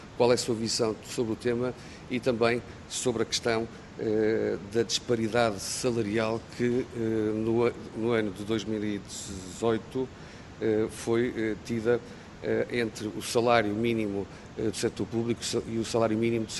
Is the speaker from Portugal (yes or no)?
yes; Viana do Castelo, Norte, Portugal; encontrei-o na minha terra, em Viena do Castelo, não em funções políticas, mas em lazer